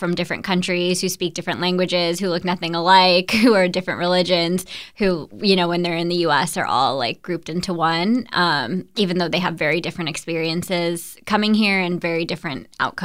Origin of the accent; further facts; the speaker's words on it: United States; my experience as an Indian American is very different than someone who is a Filipino American or someone who's Laotian American or something like that.